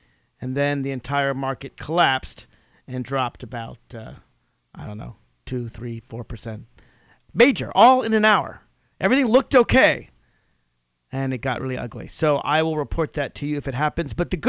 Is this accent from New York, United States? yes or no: no; Virginia, United States; in my neck of the woods, or at least in my home state of Virginia